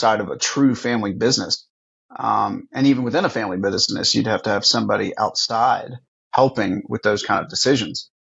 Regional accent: United States; As an American, you know, as America, we are very close

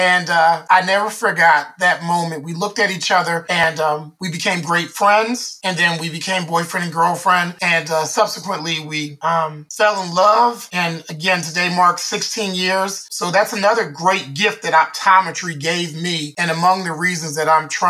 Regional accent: Philadelphia, Pennsylvania, United States; and I am from Philadelphia, PA.

